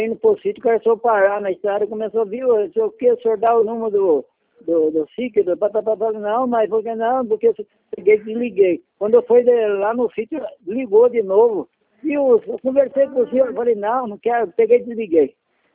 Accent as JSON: {"language": "Portuguese", "town": "Piracicaba", "region": "São Paulo", "country": "Brazil", "said": "Eu falei, mas eu sou de Piracicaba."}